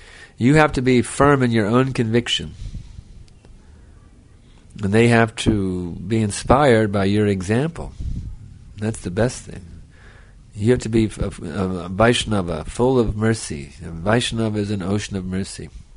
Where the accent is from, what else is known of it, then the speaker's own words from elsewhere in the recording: Texas, United States; I mean, I'm from Texas. You can imagine. Marlboro Man country, you see.